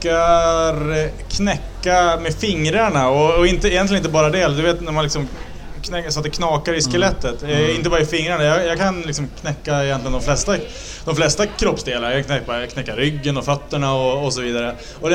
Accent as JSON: {"language": "Swedish", "town": "Sund", "region": "Västernorrland County", "country": "Sweden", "tie": "born or raised there", "said": "Jag är född och uppvuxen i Sund, strax söder om Örnsköldsvik. Jag har inte flyttat på mig jättemycket när det gäller liksom folkbokföringsadress så, utan jag bor på den gård jag är uppväxt på och numera ägare till."}